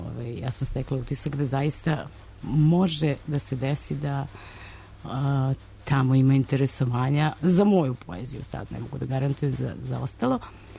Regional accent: Belgrade, Serbia; Ona se održavala u noći muzeja, kad je kod nas u Beogradu bila noć muzeja

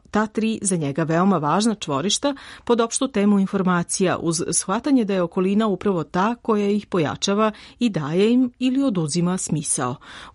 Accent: Greece; Očigledno ja sam iz Grčke

